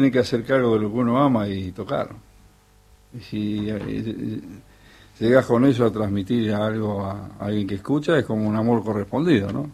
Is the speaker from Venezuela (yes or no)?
no; Monte Grande, Buenos Aires Province, Argentina; Le digo, no, nací en Monte Grande.